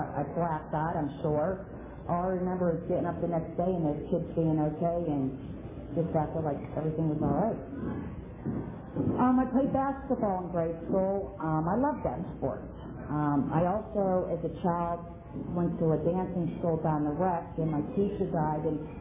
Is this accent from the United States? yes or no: yes; Pittsburgh, Pennsylvania, United States; I was 3 years from the Pittsburgh area, from Bloomfield, Martinsville, and Garfield. We have a little bit of everything here